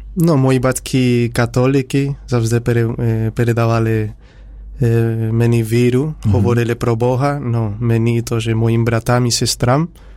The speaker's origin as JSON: {"language": "Ukrainian", "town": "Córdoba", "region": "Andalusia", "country": "Spain", "tie": "born or raised there", "second_language": "Ukrainian", "said": "Я народився в Іспанії. І у місті, яке називається Кордова."}